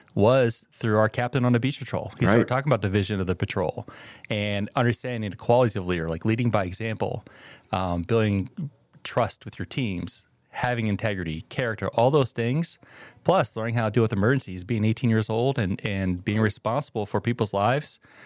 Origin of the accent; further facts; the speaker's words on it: Allentown, Pennsylvania, United States; now in Maryland, United States; Well, actually, I am from Pennsylvania, outside Allentown, grew up there, and both my parents were teachers.